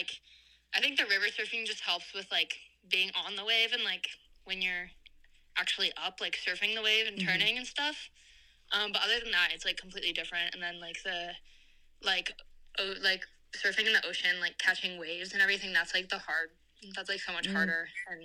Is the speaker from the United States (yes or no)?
yes; Eugene, Oregon, United States; I'm from Eugene, Oregon. I'm in my fourth year.